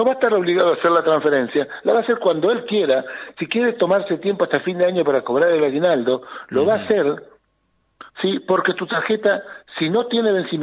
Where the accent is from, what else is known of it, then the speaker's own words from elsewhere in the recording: Argentina; Lo que digo es que somos argentinos